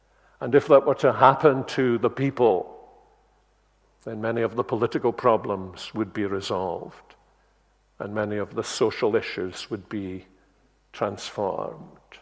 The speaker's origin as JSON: {"language": "English", "town": "Glasgow", "region": "Scotland", "country": "United Kingdom", "said": "I'm a Glaswegian, so I knew nothing about darkness until we went to live on the island of Unst, the most northerly island in the United Kingdom."}